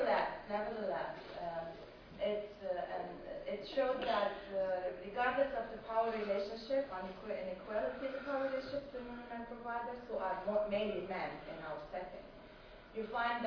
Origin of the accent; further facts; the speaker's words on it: Lebanon; I'm from Lebanon, and I've been working on the regional team on childbirth practices for the last 10 years doing research in the Middle East on this